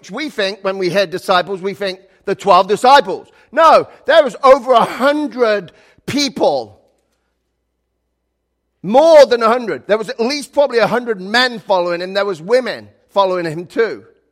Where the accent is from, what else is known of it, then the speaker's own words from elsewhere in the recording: England, United Kingdom; because I grew up in England